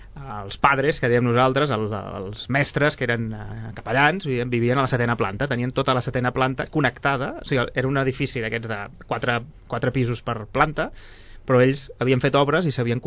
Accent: Sabadell, Catalonia, Spain; Jo vaig néixer aquí, sí. Mm-hmm. No, sóc de Sabadell, a l'Aliança. A l'Aliança, allà on ara hi ha el Quirón.

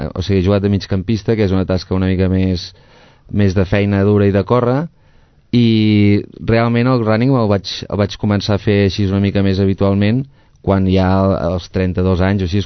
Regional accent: Banyoles, Catalonia, Spain; now in Sabadell, Spain; jo curiosament no sóc de Sabadell, sóc de Banyoles.

